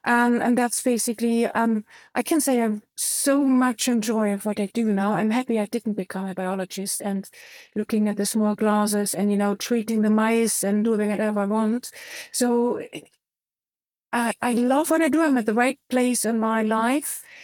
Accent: Germany; I grew up in Eastern Europe, in East Germany, because I think Eastern Germany is part of Eastern Europe.

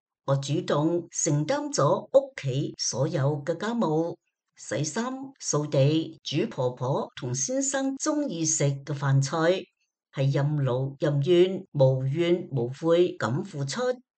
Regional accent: Taiwan; 我出生在台湾一个很贫穷的农村家庭，在屋企五个小朋友入面是最小的女。

